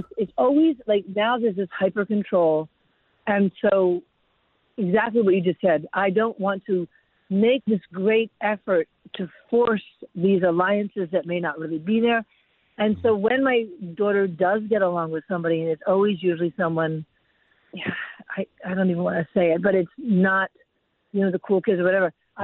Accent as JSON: {"language": "English", "town": "New York City", "region": "New York", "country": "United States", "tie": "born or raised there", "also_born_or_lived": "London / Los Angeles", "said": "I grew up in Manhattan. I didn't drive until I was in my 30s, so I moved to L.A."}